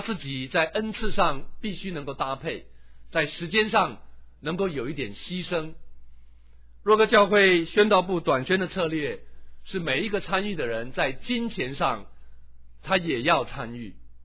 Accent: China; 因为我们中国人又很注重情面的问题

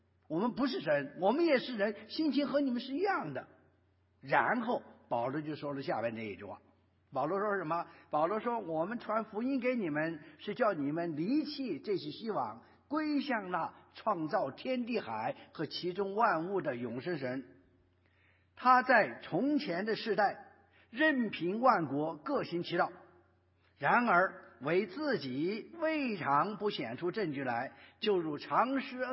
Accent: China

